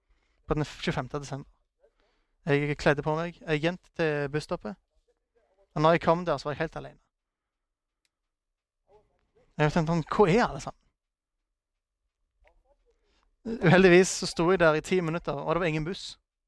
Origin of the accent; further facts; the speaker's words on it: Nigeria; now in Norway; Jeg er fra Nigeria.